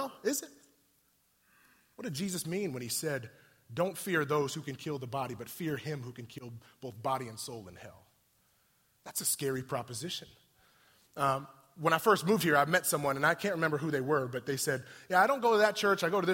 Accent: San Diego, California, United States; I grew up in the West Coast, San Diego, right?

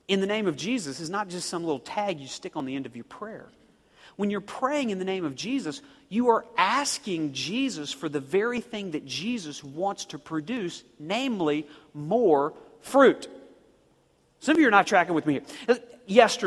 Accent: Oklahoma, United States; I grew up in Oklahoma, and so deep down in the dark recesses of my soul, I have this little twinge of an affinity for country music. Okay, we have two kinds of music in Oklahoma, country and western.

